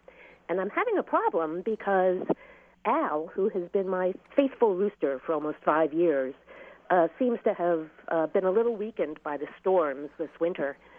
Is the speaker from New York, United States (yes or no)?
yes; Scarsdale, New York, United States; I grew up in Scarsdale, New York, where we didn't have a whole lot of chickens